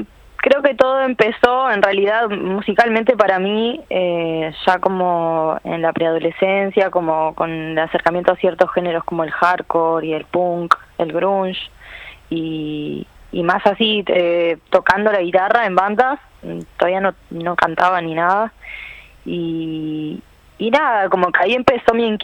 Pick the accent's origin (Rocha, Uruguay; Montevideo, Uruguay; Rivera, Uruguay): Rocha, Uruguay; Chuy; yo soy de Chuy, soy de la frontera Uruguay-Brasil, entonces siempre escuché mucha música brasilera